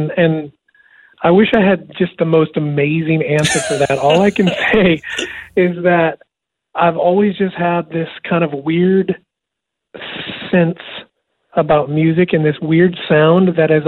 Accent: Bonanza, Oregon, United States; So I grew up in South Central Oregon. Bonanza is a town. When I was growing up, it was a town of about 250 people. And it's just very rural, all cattle farmers, dairy farmers, ranchers.

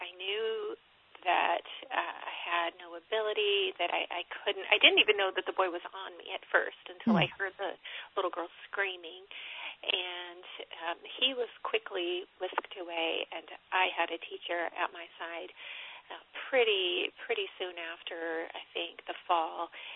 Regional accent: Michigan, United States; I was raised in East Michigan and came to know the Lord actually as an adult when I was at school.

